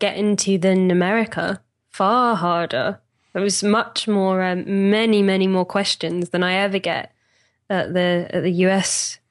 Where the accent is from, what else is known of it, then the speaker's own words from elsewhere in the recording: United Kingdom; I'm British. British. I don't have any of these wonderful things.